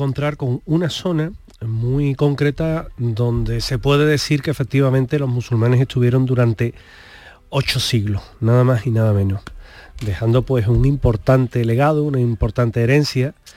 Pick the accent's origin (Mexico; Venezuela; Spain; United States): Spain; Andalusia; A nosotros nos gusta porque somos andaluces